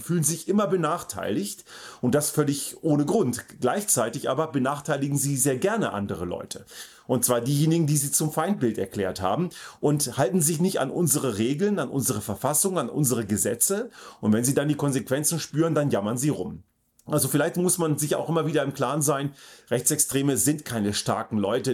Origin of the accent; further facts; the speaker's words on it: Austria